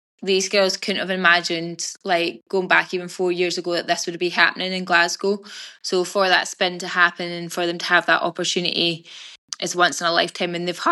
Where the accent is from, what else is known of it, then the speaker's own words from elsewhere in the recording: New Zealand; emotional before we played New Zealand, that being our home country.